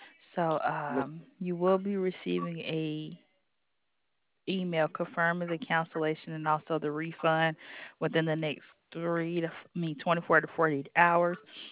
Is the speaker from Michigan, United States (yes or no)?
no; Alabama, United States; The South. I'm from Alabama.